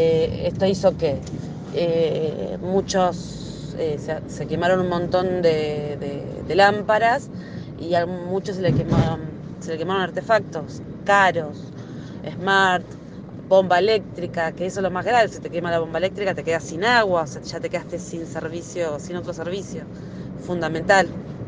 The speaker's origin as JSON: {"language": "Spanish", "town": "Parque Sicardi", "region": "Buenos Aires", "country": "Argentina", "said": "los cortes en Parque Sicardi, que es de donde soy yo, se hacen cada vez más seguido."}